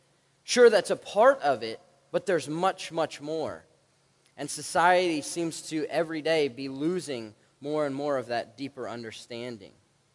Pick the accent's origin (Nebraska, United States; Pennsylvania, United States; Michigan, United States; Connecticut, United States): Nebraska, United States; For me, I'm from Nebraska, where I'm a big Nebraska fan